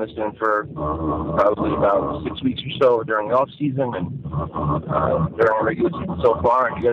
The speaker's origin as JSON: {"language": "English", "region": "New York", "country": "United States", "said": "I'm from New York."}